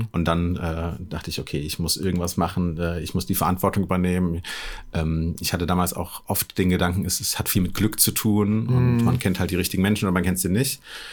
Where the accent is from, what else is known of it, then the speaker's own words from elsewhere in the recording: Hesse, Germany; ich komme ursprünglich aus Hessen.